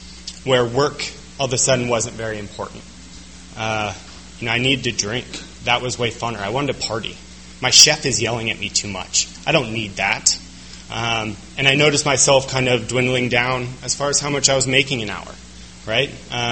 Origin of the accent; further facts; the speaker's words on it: Colorado, United States; I'm from Colorado.